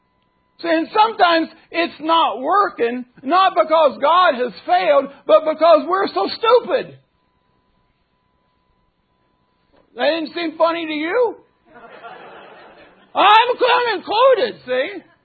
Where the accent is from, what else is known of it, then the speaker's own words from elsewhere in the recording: West Virginia, United States; I'm from West Virginia. We had outdoor plumbing for a while, see?